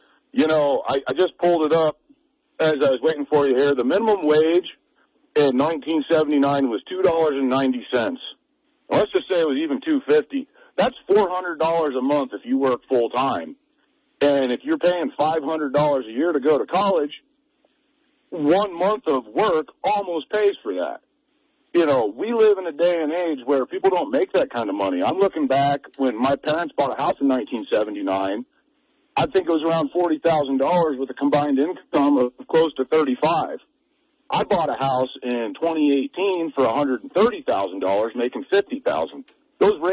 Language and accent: English; Pennsylvania, United States; when I was a kid, I grew up in Pennsylvania, and, you know, you either went to college or you went to work in a factory.